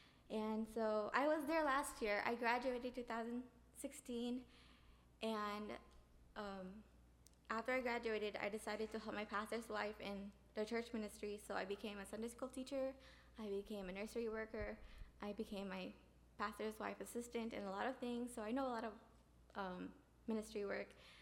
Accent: Zion, Illinois, United States; also born or lived in Japan; I'm from Zion, Illinois. If you don't know where that is, it's an hour up north from Chicago. Let's see. I grew up, for the first 5 years of my life, I grew up in Japan because my dad was in the Navy

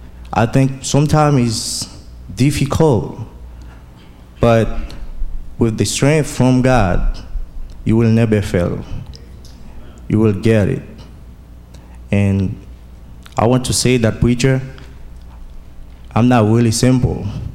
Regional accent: Haiti; I'm from Haiti.

